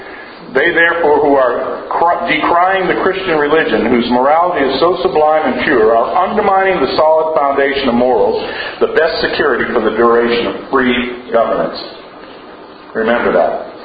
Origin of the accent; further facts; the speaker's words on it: North Hampton, New Hampshire, United States; also born or lived in Massachusetts; I was born in Massachusetts. Okay? But I also was partly raised in New Hampshire in Northampton on the Seacoast, so I've got dual allegiance, you know.